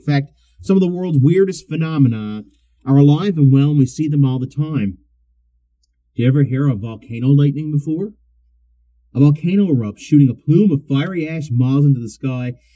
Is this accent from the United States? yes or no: no; Canada; And, you know, as a Canadian, we are your hat. We are just above you guys